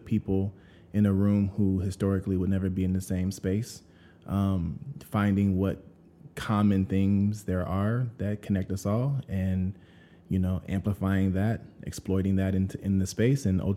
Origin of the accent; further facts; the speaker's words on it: Georgia, United States; You know, I'm from Georgia, and, you know, Black folks and white folks alike are raised together, right?